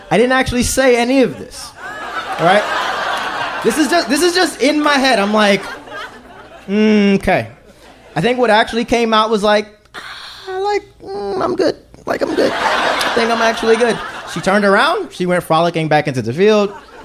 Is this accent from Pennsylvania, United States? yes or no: yes; Philadelphia, Pennsylvania, United States; And I'm from Philly, right? I don't know what crops are.